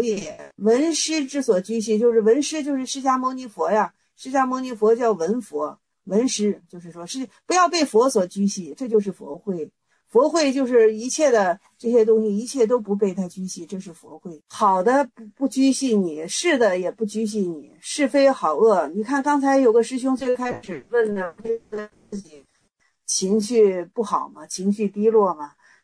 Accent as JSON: {"language": "Chinese", "country": "China", "said": "我们中国人就是看"}